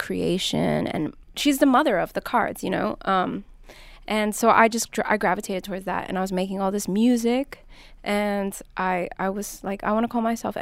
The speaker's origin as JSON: {"language": "English", "town": "Los Angeles", "region": "California", "country": "United States", "said": "So I'm from Los Angeles, and I grew up seeing For Your Consideration billboards all over L.A."}